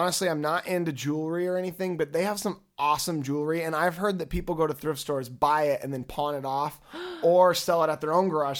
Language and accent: English; Santa Cruz, California, United States; I am from Santa Cruz, and there's a little bit of some liberal roots there, and you just kind of learn about recycling and that kind of stuff.